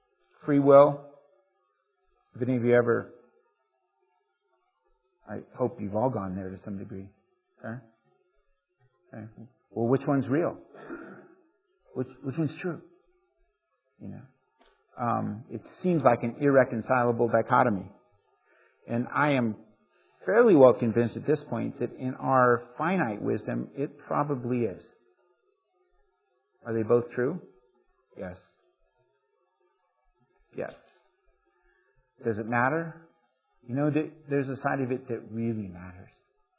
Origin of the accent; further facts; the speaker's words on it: United States; I don't even have to submit to Obama, thankfully, as an American, because we're a nation of law.